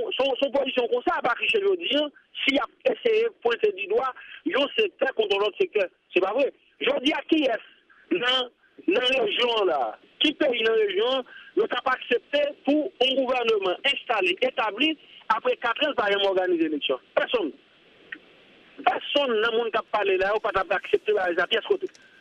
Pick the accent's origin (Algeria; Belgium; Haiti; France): Haiti; Je vais lui-même parler avec vous là en tant qu'haïtien.